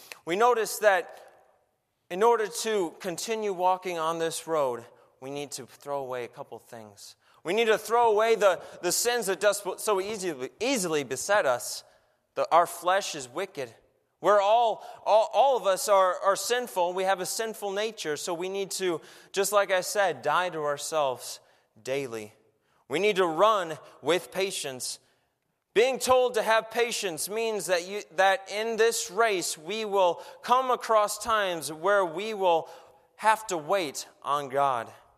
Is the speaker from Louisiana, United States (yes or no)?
no; Minnesota, United States; I grew up in Minnesota and we're pretty patient, right?